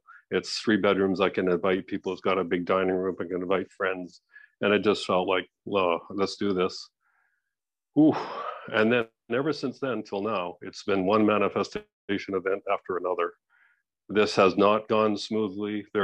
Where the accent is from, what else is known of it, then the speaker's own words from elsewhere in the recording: Canada; moved away as an adult; now in Mexico; I'm in Mexico, I'm a Canadian. This time when I came to Mexico, I came here indefinitely. I've sold my house in Canada, which was a big step to do that.